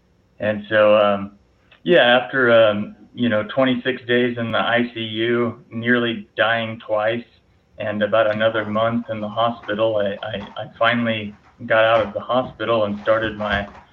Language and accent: English; Texas, United States; born there; I was born in Texas, actually not all that far from Uvalde